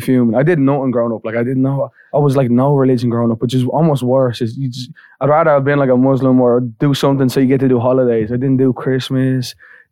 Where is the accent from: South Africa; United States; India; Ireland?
Ireland; Walkinstown, Leinster; Like, so in Dublin, I'm from Walkinstown, and then my ma's Irish and my dad's Libyan.